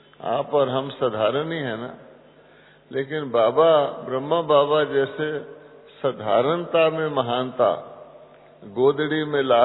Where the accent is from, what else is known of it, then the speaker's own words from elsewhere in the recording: Maharashtra, India; मैं महाराष्ट्र का रहने वाला हूं